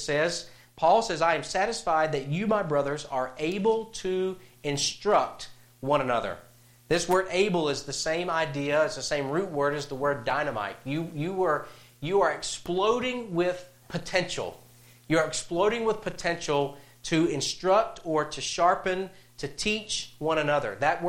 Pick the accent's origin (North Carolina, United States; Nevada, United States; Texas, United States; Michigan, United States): North Carolina, United States; or in my home state of North Carolina, or where we currently reside and serve Jesus in South Carolina.